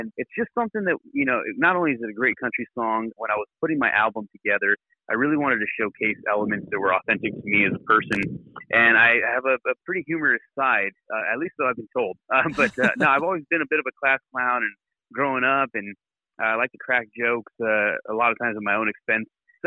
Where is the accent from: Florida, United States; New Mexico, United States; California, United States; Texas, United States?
New Mexico, United States; Columbus; also born or lived in Deming; But yeah, I was born in Deming. And if you go a little further south, there's a smaller town called Columbus, New Mexico. And that's actually where I'm from.